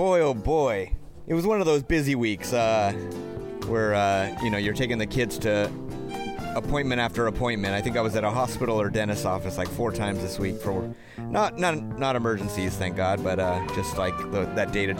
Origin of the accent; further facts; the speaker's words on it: Norwalk, California, United States; Congratulations, Michelle, my neighbor from my hometown, Norwalk, California.